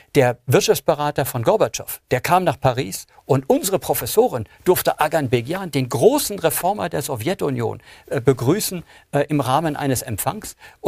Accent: West Berlin, Berlin, Germany; Ich bin in West-Berlin groß geworden.

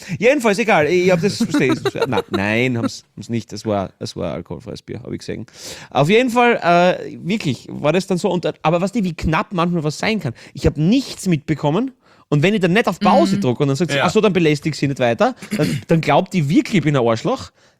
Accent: Lower Austria, Austria; wir sind nämlich aus dem Waldviertel

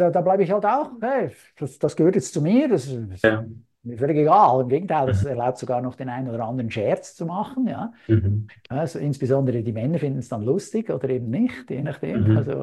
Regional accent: Switzerland; accent: Swiss; Ich muss ja jetzt nicht mehr meinen Dialekt abtrainieren, das ist nicht nötig. Ja. Ich bleibe authentisch. Ja, die dürfen gerne merken, dass ich Schweizer bin.

